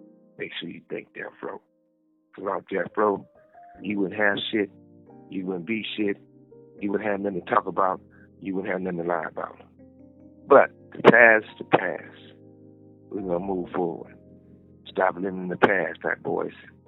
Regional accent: West Coast, United States; born there; I was born on the West Coast. West Coast was made me. I live for the West Coast.

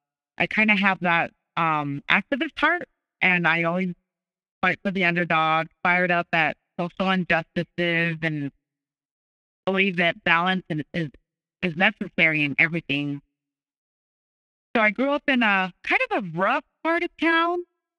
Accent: Arizona, United States; I grew up in Southern Arizona. I was extremely lucky to grow up in a two-parent household.

